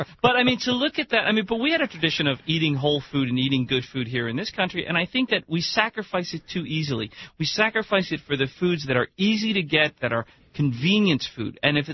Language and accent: English; New Jersey, United States; accent: Jersey; I said that with my Jersey accent very much on purpose.